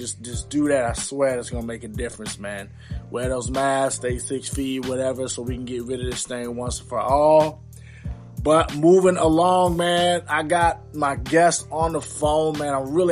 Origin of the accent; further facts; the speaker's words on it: Louisiana, United States; You know, I'm from Louisiana